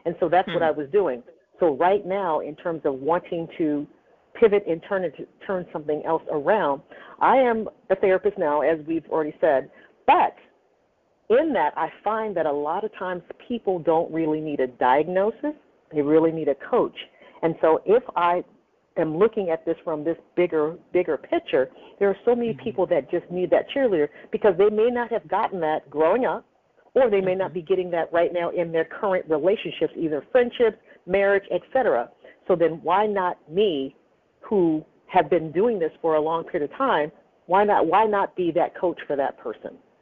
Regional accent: San Bernardino, California, United States; now in Upper Marlboro, United States; I am originally from San Bernardino, California. And I now live in Maryland, in Upper Marlboro, Maryland.

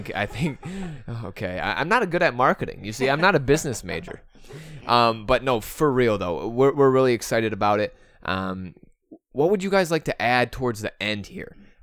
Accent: Michigan, United States; I watched every single Detroit Tigers game and every single San Diego Padres game this year, and I'm from Michigan, okay?

